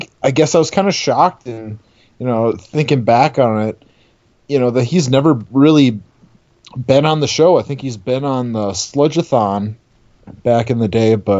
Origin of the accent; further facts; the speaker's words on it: St. Cloud, Minnesota, United States; My God, just going to school there and growing up in St. Cloud, and sneaking in there underage, and that place was an absolute hellhole.